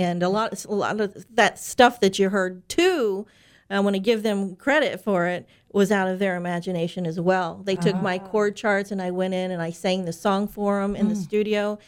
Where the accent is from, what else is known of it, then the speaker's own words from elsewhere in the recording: Kentucky, United States; We're not from the area. We came here from the Greater Cincinnati, Northern Kentucky area about 6 years ago. So I'm out of my element.